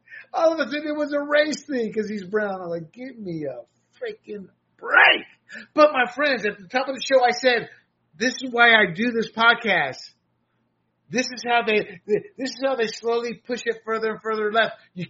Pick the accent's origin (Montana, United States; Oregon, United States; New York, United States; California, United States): California, United States; Jurupa Valley; This is my hometown. I want to say right down the road, but not really down the road. But, Riverside's not far.